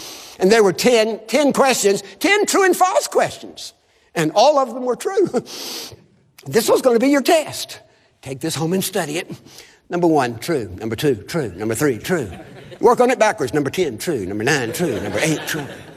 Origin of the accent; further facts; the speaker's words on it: Mississippi, United States; I understand that because I'm from Mississippi.